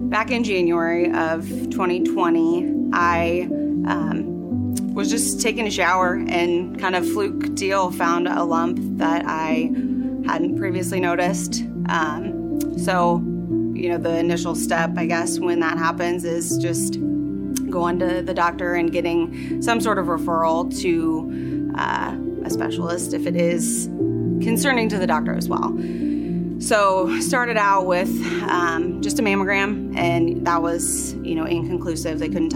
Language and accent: English; West Branch, Iowa, United States; now in Polk City, United States; Growing up, I grew up in West Branch, which is eastern Iowa, just east of Iowa City.